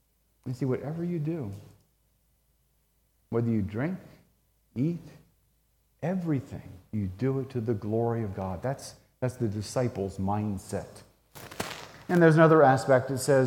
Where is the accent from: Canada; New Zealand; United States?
United States; Rehoboth Beach, Delaware; I'm from Rehoboth Beach, Delaware